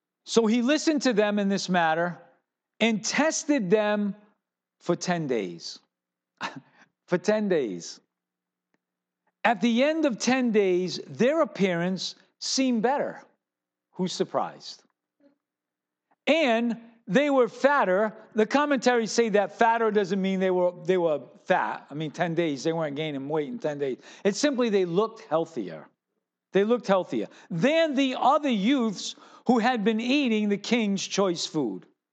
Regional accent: Fall River, Massachusetts, United States; You know I'm from Fall River, right?

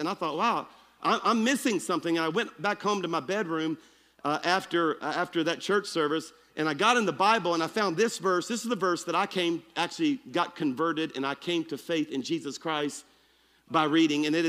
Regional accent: Baton Rouge, Louisiana, United States; I was traveling back from my hometown of Baton Rouge.

